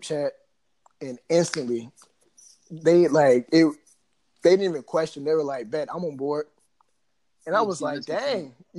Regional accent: North Carolina, United States; I wish I could throw the fours up. I'm from the 336-919 area. We don't throw nothing up.

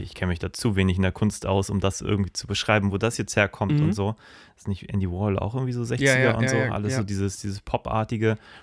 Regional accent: Northern Germany, Germany; Also ich bin auch Norddeutscher und bei uns war das kein Ding.

